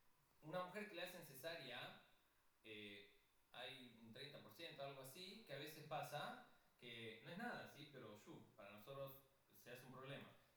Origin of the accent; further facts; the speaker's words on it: Argentina; Yo soy de Argentina, sí, pero voy mucho a México.